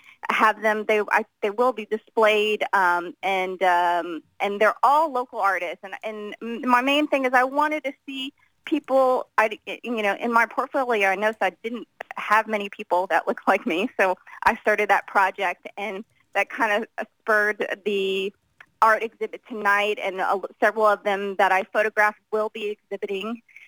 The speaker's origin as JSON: {"language": "English", "town": "Jacksonville", "region": "Florida", "country": "United States", "tie": "born or raised there", "said": "Growing up in Jacksonville, I always thought of myself as an American, honestly. I'm born and raised in Jacksonville, and I really didn't start connecting with my Filipino side until I got older."}